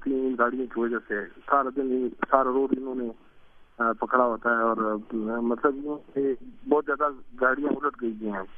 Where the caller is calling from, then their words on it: Balochistan, Pakistan; Pak Afghan border Balochistan